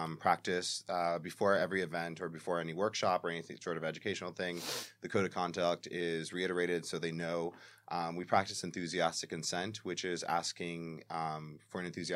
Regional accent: Bronx, New York, United States; Like, I'm Puerto Rican. I'm from the Bronx.

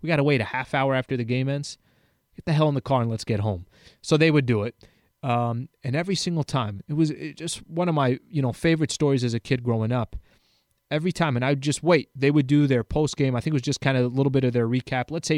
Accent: San Diego, California, United States; So back in the days, I grew up down in San Diego

